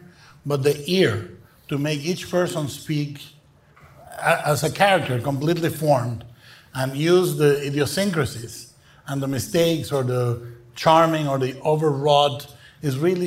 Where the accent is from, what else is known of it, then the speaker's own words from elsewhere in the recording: Guadalajara, Jalisco, Mexico; In Mexico, I was born and raised in Guadalajara